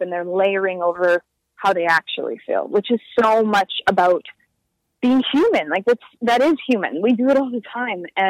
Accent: Winnipeg, Manitoba, Canada; So I grew up there in Winnipeg, and my parents both emigrated from Portugal.

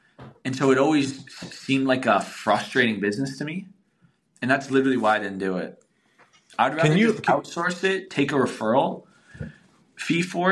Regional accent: Canada; I'm a Canadian.

